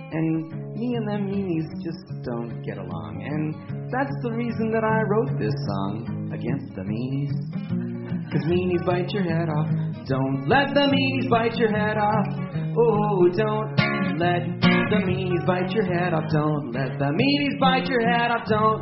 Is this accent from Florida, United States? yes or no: no; New York City, New York, United States; I grew up in Peter Cooper Village in New York City, in my playground with the monkey bars, with the metal and the rubber over the concrete.